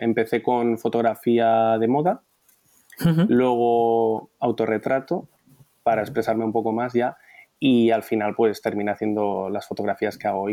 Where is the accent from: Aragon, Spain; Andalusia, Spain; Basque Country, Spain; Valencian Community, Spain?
Aragon, Spain; Fraga; also born or lived in Lleida; Bueno, nací en Lleida, pero soy de Fraga, que es un pueblo situado en Huesca.